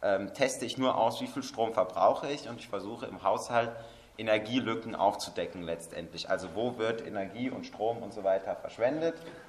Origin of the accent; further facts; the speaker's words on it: Alzey, Rhineland-Palatinate, Germany; Also wir kommen aus Alzey, das ist in der Nähe von Mainz, vom Gymnasium am Römerkastell